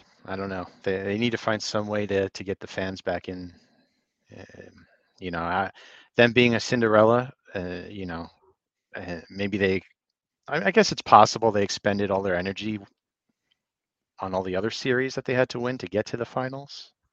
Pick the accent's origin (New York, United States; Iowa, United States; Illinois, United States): New York, United States; And, you know, I'm from New York and you don't do that in a playoff game.